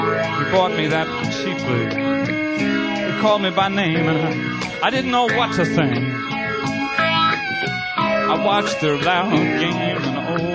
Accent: New York, United States; I told her that I was from New York.

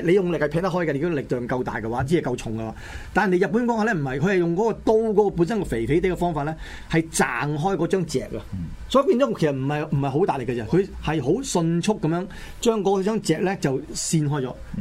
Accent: China; 又同我哋中國人一樣啦，係要打下啲俄羅斯嘅。

